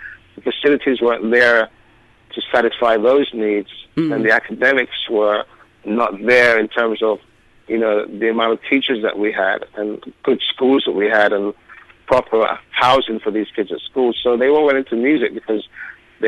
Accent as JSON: {"language": "English", "region": "London", "country": "United Kingdom", "tie": "born or raised there", "said": "I love growing up in London because I met so many people from all over the planet."}